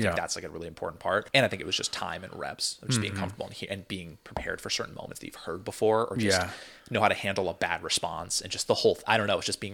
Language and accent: English; Orinda, California, United States; Growing up in the Bay. I mean, I grew up in like the East Bay, this town called Orinda, which is about 10 minutes from like Berkeley, Oakland